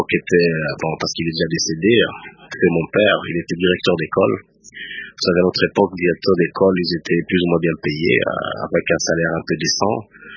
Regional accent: Maniema, DR Congo; Je suis né au Maniema, j'ai grandi au Maniema, j'ai travaillé au Maniema, donc je vis au quotidien au Maniema.

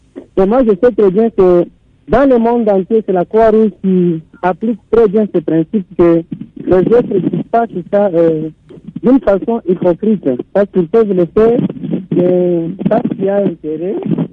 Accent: Nyunzu, Tanganyika, DR Congo; comme je réside et je suis natif de Nyunzu

